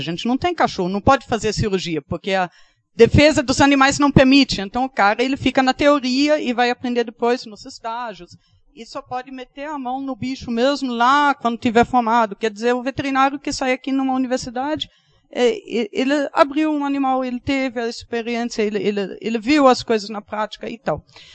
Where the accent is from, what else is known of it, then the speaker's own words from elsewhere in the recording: Germany; Portuguese is a second language; se alguém sabe eu sou alemã, ele vai perguntar isso